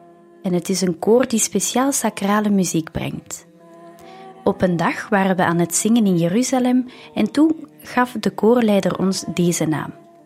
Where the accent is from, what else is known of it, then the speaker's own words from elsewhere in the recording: Ecuador; also born or lived in Germany; We zijn geboren in Duitsland, maar zijn opgegroeid in Zuid-Amerika, in Ecuador.